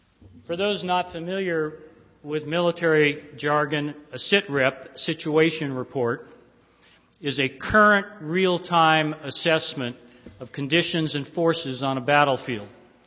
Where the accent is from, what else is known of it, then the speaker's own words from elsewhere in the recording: California, United States; growing up in California as a schoolboy, I knew a little bit.